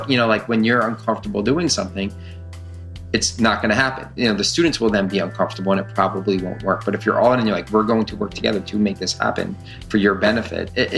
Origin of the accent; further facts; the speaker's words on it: Trumbull, Connecticut, United States; also born or lived in Pennsylvania; I've been in Pennsylvania since 2001 because I went to college here. I went to grad school here, but I grew up in Connecticut, went through, in Trumbull, Connecticut was my hometown.